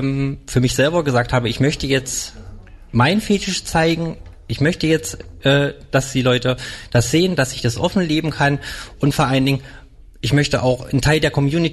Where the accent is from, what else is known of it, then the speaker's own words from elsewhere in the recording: Germany; ich komme aus der Nähe von, ein bisschen weiter weg von Hamburg.